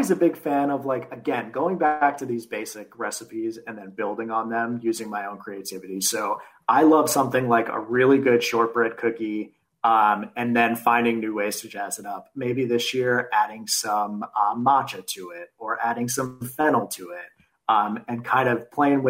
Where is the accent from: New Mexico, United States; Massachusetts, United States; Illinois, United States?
Massachusetts, United States; Boston; I'm from Boston originally, and my family is still out there.